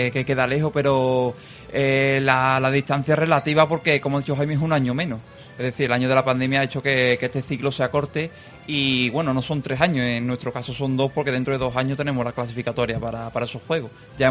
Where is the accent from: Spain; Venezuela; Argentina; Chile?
Spain; Seville, Andalusia; nosotros llevamos desde pequeñito aquí en el Náutico, somos los dos de Sevilla, tenemos la suerte de que la selección se concentra en Sevilla y nosotros somos de Sevilla